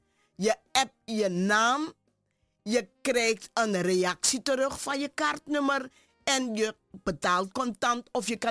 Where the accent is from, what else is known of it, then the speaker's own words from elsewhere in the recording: Suriname; ik had zoiets, ik ben een Surinaamse vrouw